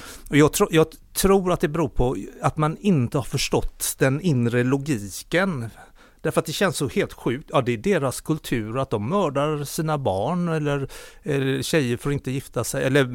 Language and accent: Swedish; Gothenburg, Västra Götaland County, Sweden; now in Lund, Sweden; Jag är göteborgare i skånsk exil. Jag bor i Lund.